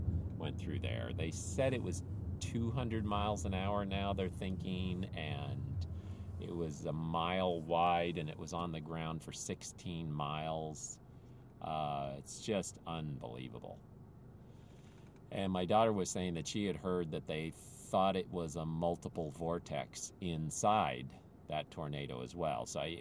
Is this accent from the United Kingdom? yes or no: no; Philippines; about growing up in the Philippines